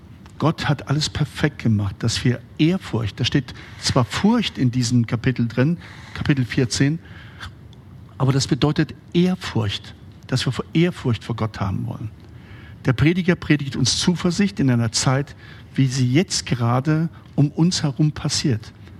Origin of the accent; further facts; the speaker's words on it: Veneto, Italy; ich komme ja aus den Dolomiten und mein Vorfahrer ist der Maler Tizian.